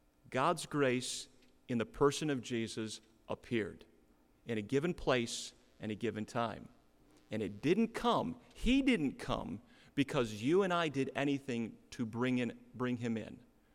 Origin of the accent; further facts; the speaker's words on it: Iowa, United States; also born or lived in Washington; I'm kind of from Minnesota in my blood, but not really. I was born in Washington State, and I'm functionally a native of Iowa, but so who am I?